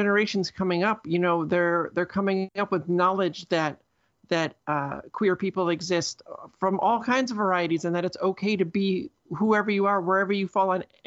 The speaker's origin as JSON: {"language": "English", "region": "Midwest", "country": "United States", "tie": "born or raised there", "said": "like where I grew up in the Midwest, in usually in pretty small towns or suburbs of big cities"}